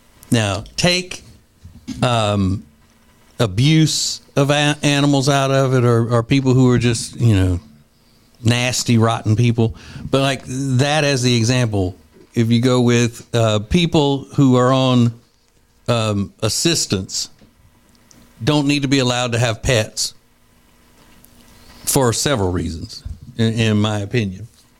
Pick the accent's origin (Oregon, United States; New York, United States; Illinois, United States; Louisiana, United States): Louisiana, United States; And then growing up in Louisiana, there's so many political things that are just like a circus.